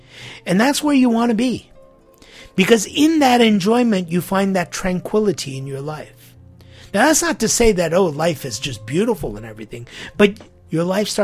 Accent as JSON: {"language": "English", "country": "United States", "tie": "born or raised there", "said": "I remember growing up in America where there was a discussion that it wouldn't be a 5-day week, but it would be a 4-day work week."}